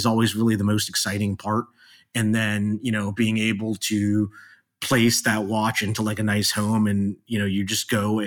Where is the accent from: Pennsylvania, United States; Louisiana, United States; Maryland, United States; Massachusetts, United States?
Maryland, United States; I remember growing up in Maryland, there was a comic books and card store at the Inner Harbor called Jeppy's.